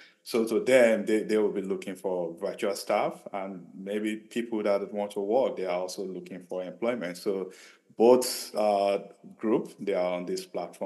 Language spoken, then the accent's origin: English; Nigeria; I'm from Nigeria, and I know that Nigerians, they are embracing technology.